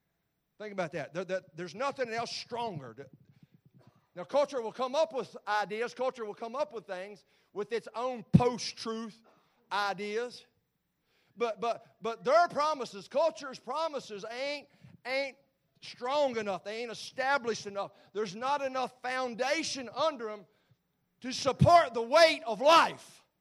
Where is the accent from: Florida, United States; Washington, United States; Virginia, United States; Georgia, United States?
Virginia, United States; Craig County; I'm from Craig County. All right, now Craig County was like this.